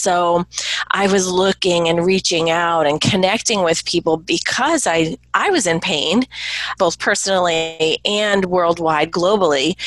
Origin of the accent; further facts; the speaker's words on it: New York, United States; and it was right after 9/11, and I'm a New Yorker. It was very near and dear to my heart, all of that tragedy